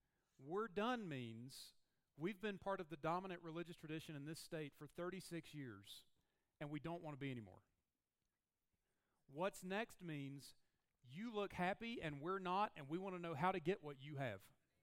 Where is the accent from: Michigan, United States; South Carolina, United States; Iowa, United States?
South Carolina, United States; Because I grew up in South Carolina where we were 49th in education